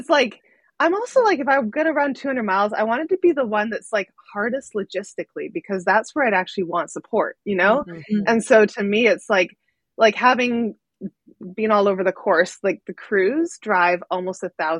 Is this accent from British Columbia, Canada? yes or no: yes; Vancouver, British Columbia, Canada; also born or lived in Squamish; I grew up on the West Coast in Canada, up in like Vancouver and Squamish.